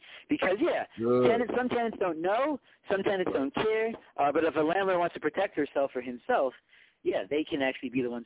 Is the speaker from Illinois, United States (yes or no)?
yes; Chicago, Illinois, United States; I mean, I'm from Chicago